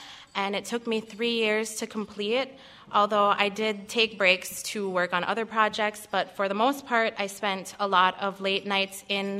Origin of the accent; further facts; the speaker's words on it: Onigum, Minnesota, United States; I am from the Leech Lake Reservation, but more specifically, Onagam.